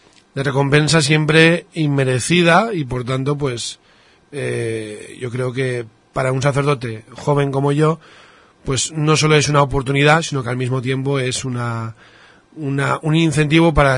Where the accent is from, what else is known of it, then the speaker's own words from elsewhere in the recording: Spain; Pero claro, de primeras ya soy el único español y seguramente pues tendré que hablar o inglés o preferentemente el italiano